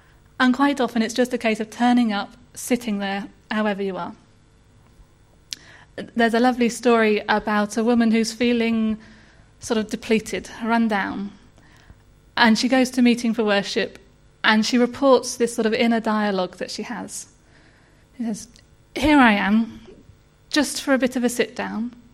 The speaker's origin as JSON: {"language": "English", "town": "Bath", "region": "South West England", "country": "United Kingdom", "said": "So I'm from Bath."}